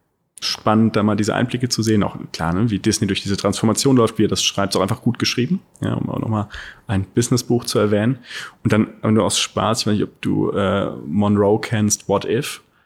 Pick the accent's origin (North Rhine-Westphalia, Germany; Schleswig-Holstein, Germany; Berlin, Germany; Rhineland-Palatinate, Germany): Rhineland-Palatinate, Germany; Ich komme aus der Pfalz.